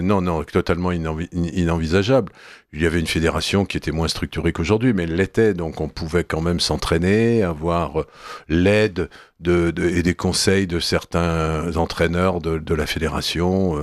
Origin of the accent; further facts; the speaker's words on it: France; quand on est français, jouer sur un grand chelem en France, c'est quand même quelque chose qui est rare.